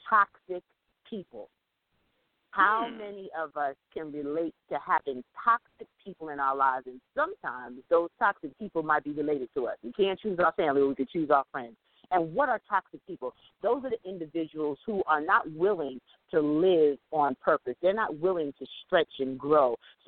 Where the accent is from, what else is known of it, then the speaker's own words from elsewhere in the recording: Jamaica; I'm West Indian. I'm from Jamaica.